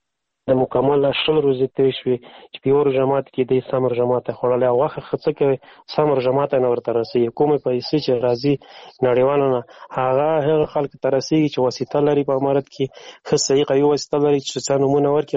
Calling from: Afghanistan; مالی افغانستان نه تماس نیولې ده،

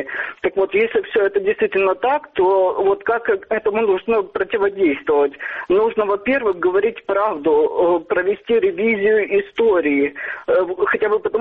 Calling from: Odesa, Odesa Oblast, Ukraine

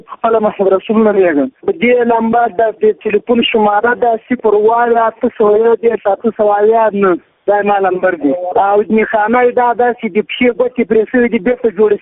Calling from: Ghazni, Afghanistan; له غزنی ولایت دی اندړو دی ولسوالی خبرې سره کوم.

